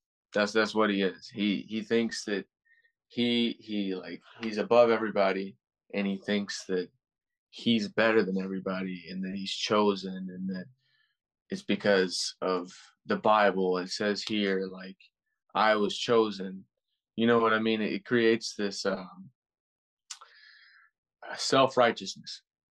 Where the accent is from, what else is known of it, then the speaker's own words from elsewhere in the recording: Texas, United States; I'm coming from Texas.